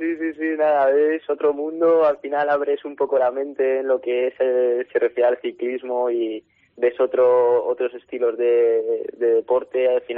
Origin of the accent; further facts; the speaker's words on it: Spain; soy el único español del equipo